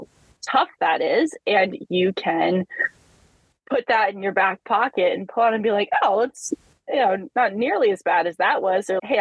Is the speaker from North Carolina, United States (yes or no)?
no; Vermont, United States; I grew up in a family, I grew up in Vermont, and I grew up in a family that just, my dad was a triathlete and a marathoner.